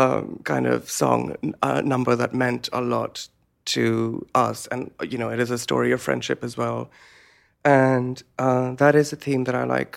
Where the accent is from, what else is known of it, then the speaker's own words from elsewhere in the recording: Lahore, Punjab, Pakistan; now in Ohio, United States; I started painting when I moved from Lahore to Ohio. Mm-hmm. I did not know very much about American culture before that, apart from the culture that is exported.